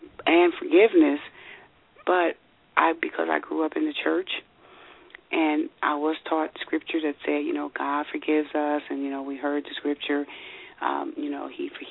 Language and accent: English; Cincinnati, Ohio, United States; I was working as a file clerk at a bank in downtown Cincinnati, which was my hometown.